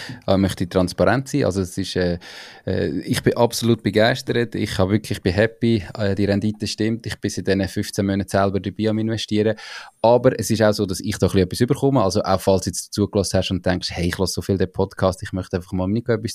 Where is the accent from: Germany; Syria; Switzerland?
Switzerland; Aargau; auch natürlich so als Aargauer zu Aargauer